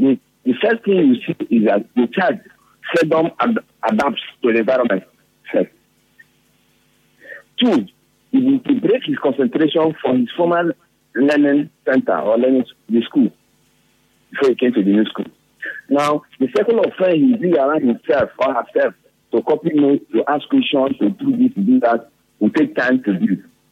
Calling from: Erema, Rivers, Nigeria; I'm calling you from Erema.

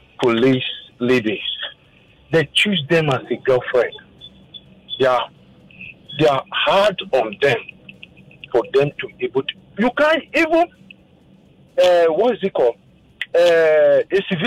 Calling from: Atlanta, Georgia, United States; Yes, I'm calling from Atlanta.

